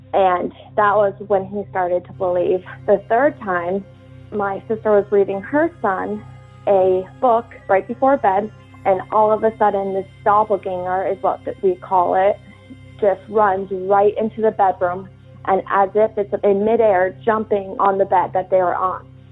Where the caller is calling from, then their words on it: New Hampshire, United States; I'm calling from New Hampshire.